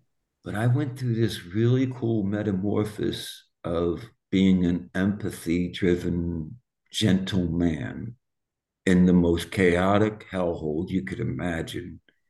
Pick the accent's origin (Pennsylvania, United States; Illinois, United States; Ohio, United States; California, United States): Pennsylvania, United States; Philadelphia; I grew up in Southwest Philadelphia, and it's like the hardest edges of Dublin.